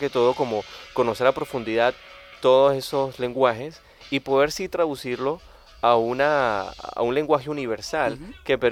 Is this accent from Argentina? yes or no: no; Barquisimeto, Lara, Venezuela; para nosotros como citadinos, porque realmente yo soy de Barquisimeto